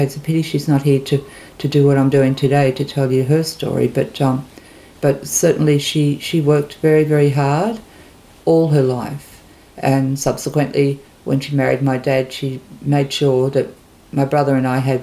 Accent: Eltham, Victoria, Australia; also born or lived in Brunswick; I was born in 1955, and I was born in Brunswick, Victoria, Australia, and grew up in Eltham.

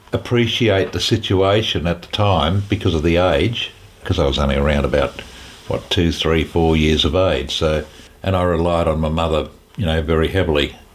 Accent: Prahran, Victoria, Australia; also born or lived in Albert Park; Born in 1938 in July. And I was born in Albert Park and early years lived in a little place called Russell Street in Prahran.

